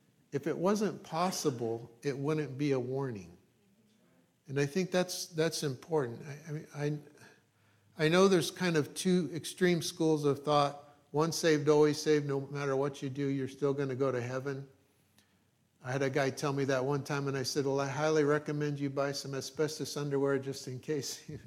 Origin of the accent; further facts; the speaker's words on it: Ireland; I'm Irish, so I learned it all the hard way. And I'm half Greek